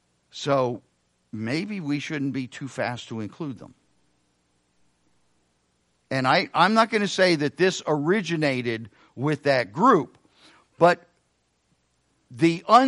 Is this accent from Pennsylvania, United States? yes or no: yes; Reading, Pennsylvania, United States; I grew up in Reading, Pennsylvania.